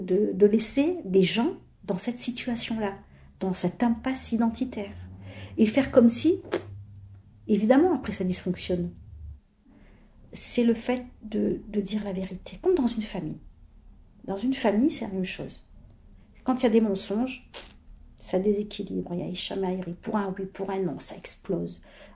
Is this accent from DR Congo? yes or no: no; France; Mais je suis française et je me sens à 2000%.